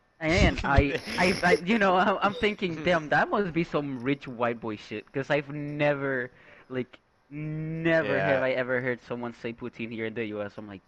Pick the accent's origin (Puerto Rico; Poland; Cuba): Puerto Rico; Because I'm from Puerto Rico.